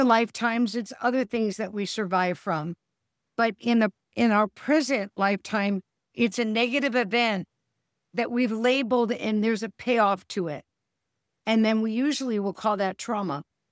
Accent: United States; now in Southwest Florida, United States; I'm from the United States. I live in Southwest Florida

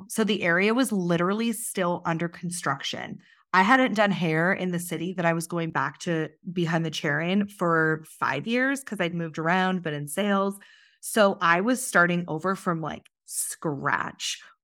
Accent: Sheffield, Yorkshire and the Humber, United Kingdom; born there; I was born in Sheffield in England, and I was literally in the salon when I was 2 weeks old.

